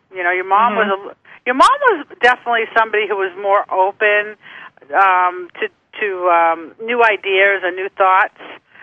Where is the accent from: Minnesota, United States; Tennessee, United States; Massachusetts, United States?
Massachusetts, United States; Boston; Okay, Trisha from Boston. Okay, right in my hometown.